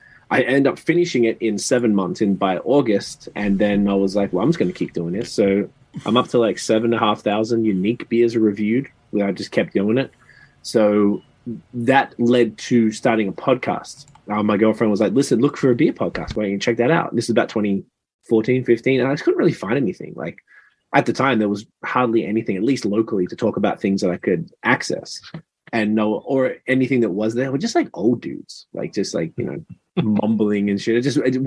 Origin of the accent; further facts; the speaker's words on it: Australia; now in Canada; I'm from Australia, I guess you can hear the accent. I've been in Canada for 12 years. I'm a citizen now, finally.